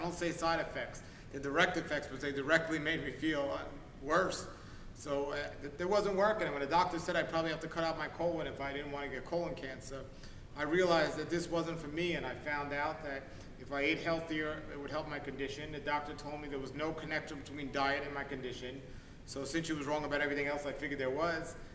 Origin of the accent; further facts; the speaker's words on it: New York, United States; And I am from New York, so let me clarify